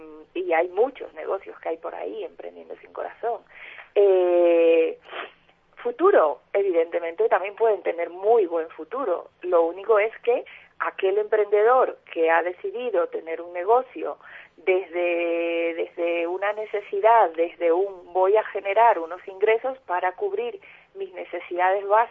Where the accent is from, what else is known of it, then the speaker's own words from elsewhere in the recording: Ecuador; Yo empecé muy jovencita en mi país, yo soy ecuatoriana